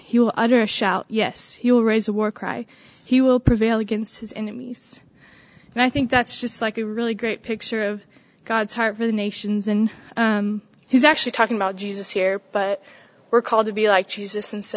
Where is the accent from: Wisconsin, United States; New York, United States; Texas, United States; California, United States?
Texas, United States; Houston; I go to OU. I'm from Houston